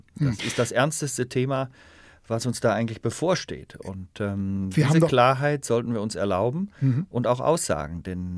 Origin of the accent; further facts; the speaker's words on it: Germany; wir hatten früher eine Mauer in Deutschland, deswegen, das gehörte in den Westen, wo ich aufgewachsen bin